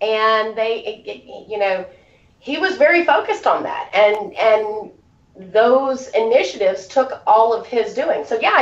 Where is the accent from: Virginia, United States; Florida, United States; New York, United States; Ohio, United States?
Virginia, United States; So I grew up in it in Virginia here.